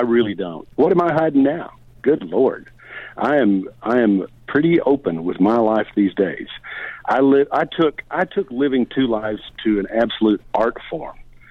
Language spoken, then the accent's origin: English; Texas, United States; now in Nashville, United States; I'm living in Nashville. You know, I'm up to my eyeballs in country music. I grew up in Texas. It is who I am.